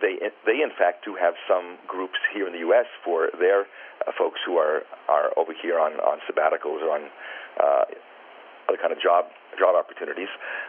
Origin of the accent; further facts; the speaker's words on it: Far Rockaway, New York, United States; I know in the New York City area, for example, I grew up in Far Rockaway.